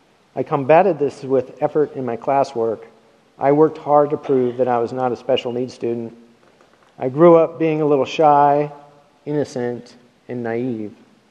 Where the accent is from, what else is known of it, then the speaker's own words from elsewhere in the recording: Grants Pass, Oregon, United States; I was born and raised in Grants Pass, Oregon.